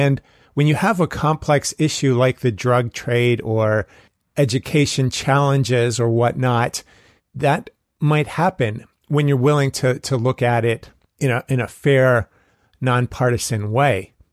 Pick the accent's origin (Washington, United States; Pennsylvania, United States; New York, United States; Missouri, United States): New York, United States; born there; I have some family in Arkansas as well, and I was born in New York.